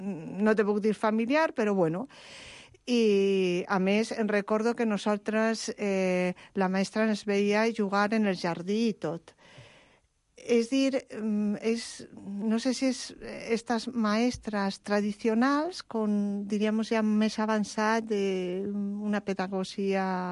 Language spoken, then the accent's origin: Catalan; Oviedo, Asturias, Spain; born there; Jo, a Oviedo, sóc asturiana.